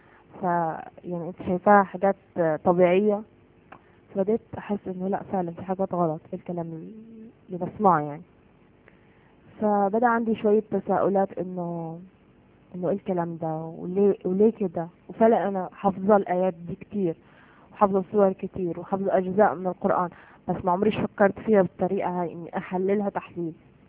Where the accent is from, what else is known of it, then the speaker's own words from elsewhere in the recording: Palestine; انا كفلسطينية استحالة اني احب مثلا اليهود او احب مثلا شارون يعني. فقال لي ما هاي هي الفرق، انه احنا عنا كمسيحيين انه احنا لازم نحب عدونا